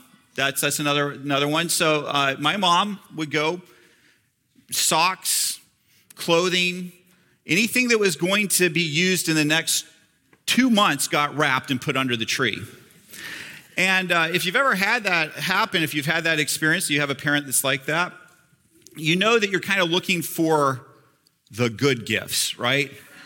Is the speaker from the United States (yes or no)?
yes; North Carolina, United States; also born or lived in Georgia; I guess I grew up in North Carolina, lived most recently in Georgia, so I did not understand what cold weather really was.